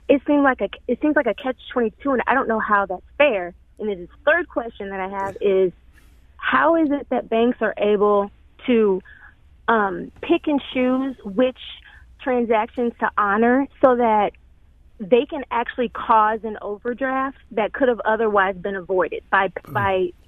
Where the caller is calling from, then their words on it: St. Louis, Missouri, United States; Yes, I'm calling from St. Louis City